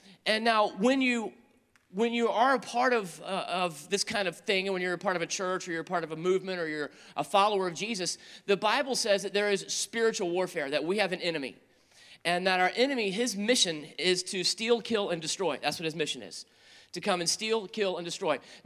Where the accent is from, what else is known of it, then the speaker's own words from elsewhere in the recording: North Carolina, United States; accent: North Carolina; they're from North Carolina. And, you know, it's very easy for me when I get around them for, like, my accent to kick back in.